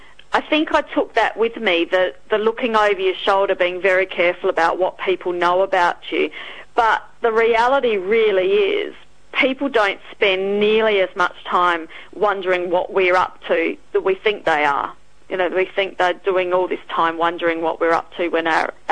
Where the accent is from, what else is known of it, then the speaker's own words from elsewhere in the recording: Australia; but I'm Australian. I want to be published here